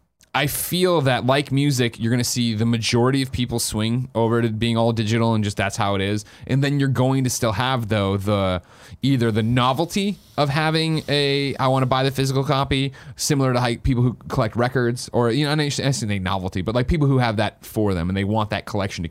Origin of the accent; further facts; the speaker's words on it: Midwest, United States; now in San Francisco, United States; I grew up in the Midwest, and my dad's attic in the garage is packed with my comic books